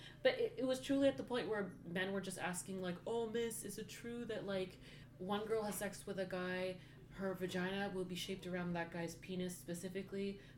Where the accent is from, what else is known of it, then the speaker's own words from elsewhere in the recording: Jordan; also born or lived in Middle East; So with my experience, growing up in the Middle East, you're not supposed to have sex ed. But I remember my biology teacher in Jordan closed the door